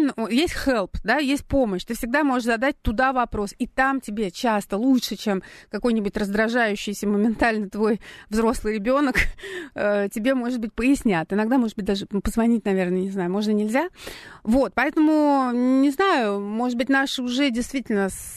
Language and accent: Russian; Saint Petersburg, Russia; мы, петербуржцы, всегда говорили